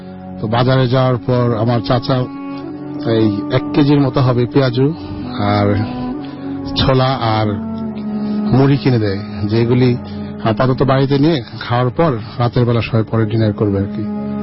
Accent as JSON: {"language": "Bangla", "town": "Palash", "region": "Dhaka Division", "country": "Bangladesh", "tie": "born or raised there", "said": "তো ওই সময় আমার দেশের বাড়ি নরসিংদীর পলাশ থানা, যেটা চরণগর্দি গ্রাম বলে।"}